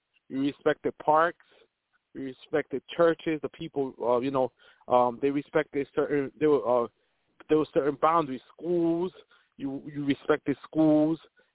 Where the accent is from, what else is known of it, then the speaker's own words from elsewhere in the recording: New York City, New York, United States; bus operator, Bronx, New York. Growing up in the Bronx in the 80s and 90s, this is like reminding me of those times.